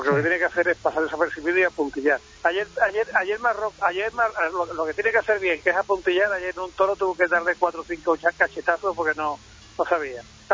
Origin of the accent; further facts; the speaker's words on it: San Vicente de Toranzo, Cantabria, Spain; Pues no estoy en Sevilla, estoy en, uh-huh, en mi pueblo, San Vicente Toranzo.